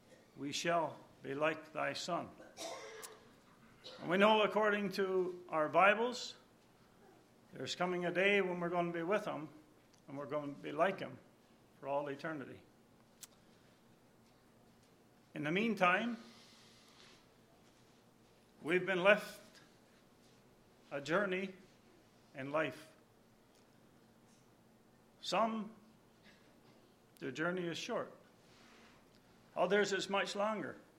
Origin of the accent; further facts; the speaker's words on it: Newfoundland and Labrador, Canada; born there; I was born in Newfoundland.